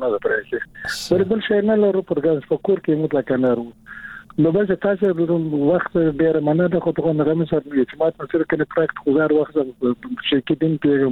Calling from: Germany; نو زه خو درته په جرمني کې يم.

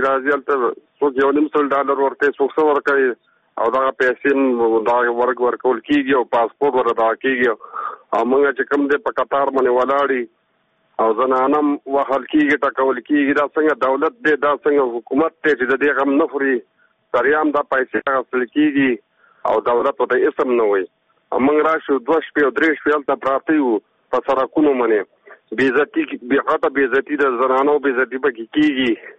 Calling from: Kunar, Afghanistan; خبرې کوم د کونړ ولایت نه

